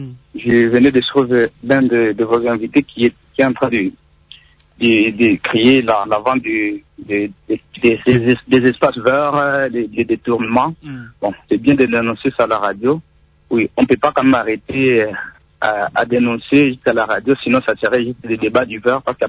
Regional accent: DR Congo; en tant que Congolais intellectuel

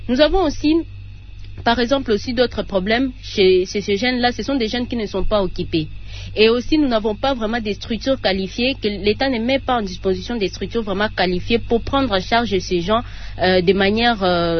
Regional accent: DR Congo; Par exemple, avec la pauvreté, d'abord, ici chez nous, en RDC, c'est fréquent.

